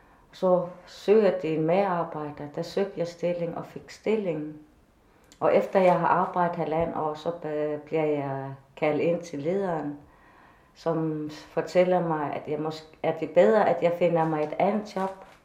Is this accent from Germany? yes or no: no; Greenland; Når jeg siger, at jeg er fra Grønland